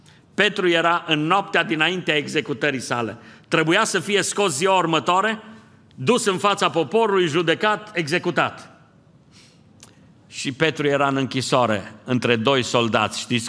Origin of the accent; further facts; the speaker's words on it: Romania; Eu am crescut lângă Some și știu cum sunt astea.